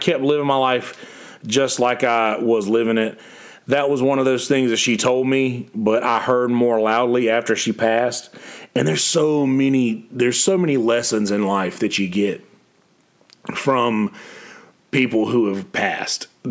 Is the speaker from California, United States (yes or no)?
no; Bennettsville, South Carolina, United States; I'm from Bennettsville, South Carolina, and white folks are definitely a minority in Bennettsville